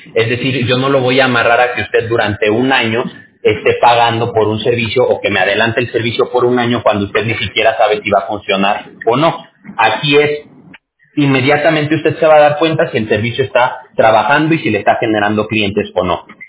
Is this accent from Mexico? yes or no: yes; Mexico; yo soy mexicano